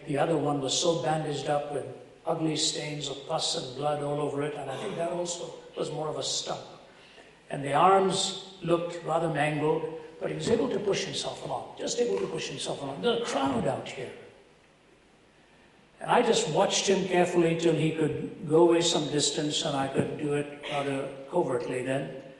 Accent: Delhi, India; I was born and raised in Delhi till I was 20 years old.

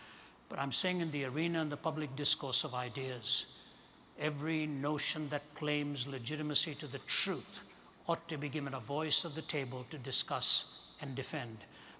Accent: India; moved away; growing up in India, which is 80% Hindu

